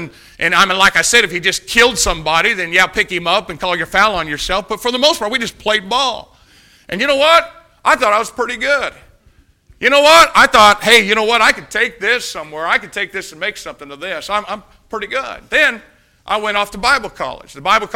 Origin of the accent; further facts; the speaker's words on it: United States; When I grew up here in Greene County, one of the things we did a lot in Greene County